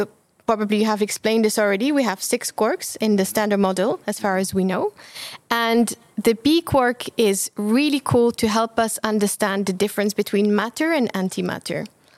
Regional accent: Algeria; moved away as an adult; also born or lived in France / Switzerland; So I come from Algeria. I was born and raised there. And then I moved to France for university

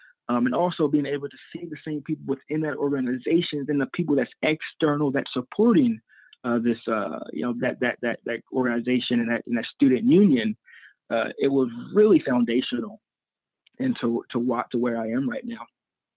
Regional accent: West Virginia, United States; And so that's definitely been critical in my understanding growing up in West Virginia, how race plays in my life and just in general.

